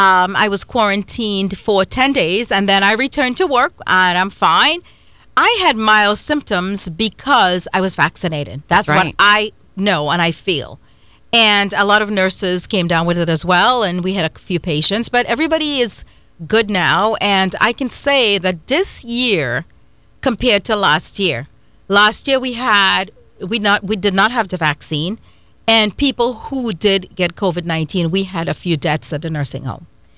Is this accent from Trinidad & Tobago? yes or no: yes; Trinidad & Tobago; When I said it, I'm like, I'm from Trinidad, and you know, over there, people say … or whatever